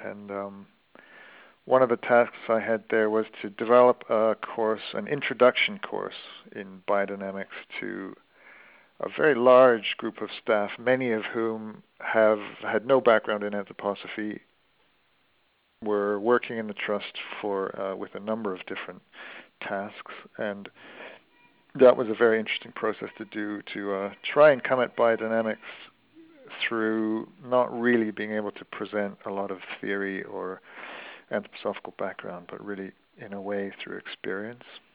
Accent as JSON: {"language": "English", "region": "California", "country": "United States", "moved": "as an adult", "lives_now": "Stroud, United Kingdom", "said": "I have been in the UK for 14 years. I came from California. I was in California until 1999."}